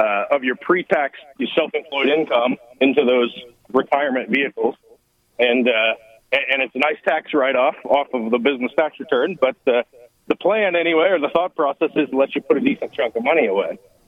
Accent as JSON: {"language": "English", "town": "Houston", "region": "Texas", "country": "United States", "tie": "born or raised there", "said": "So I was born and raised in Houston, which is, as we'll talk about later, is really not all that common anymore."}